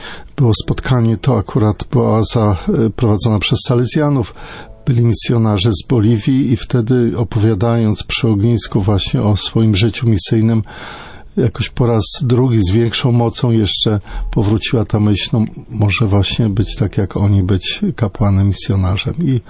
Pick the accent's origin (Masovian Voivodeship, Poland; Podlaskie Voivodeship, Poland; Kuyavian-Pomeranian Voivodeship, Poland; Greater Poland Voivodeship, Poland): Masovian Voivodeship, Poland; Teresin; pochodzę z parafii Niepokalanów, konkretnie z Teresina.